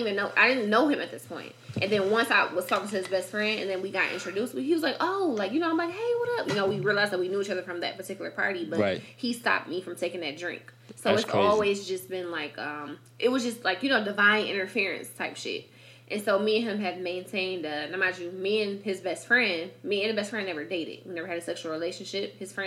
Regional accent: Detroit, Michigan, United States; now in Charlotte, United States; I told him, you know, I was from Detroit. He's like, oh, that's dope. You know, like, how do you like Charlotte? And I was like, honestly, I'm bored in Charlotte.

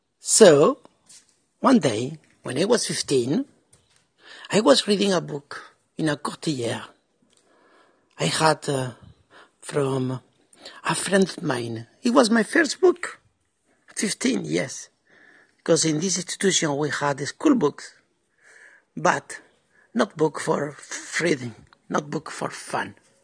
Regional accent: Spain; from Spain.

